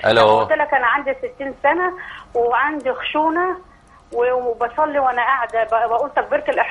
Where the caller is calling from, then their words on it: Faisal, Giza Governorate, Egypt; من فيصل، من فيصل.